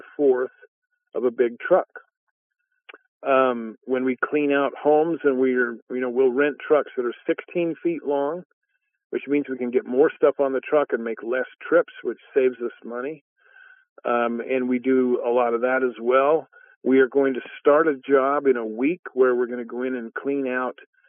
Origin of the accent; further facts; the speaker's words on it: Utah, United States; born there; Well, I was born in Utah. I live in Maryland.